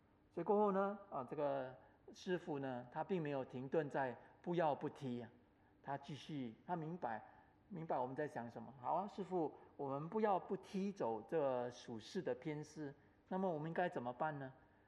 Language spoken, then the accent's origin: Chinese; Singapore; 哦，我们新加坡人不可以接受的